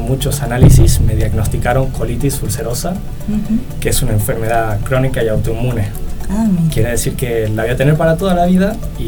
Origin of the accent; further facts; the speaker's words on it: Jujuy, Argentina; Soy jujeño, tengo 24 años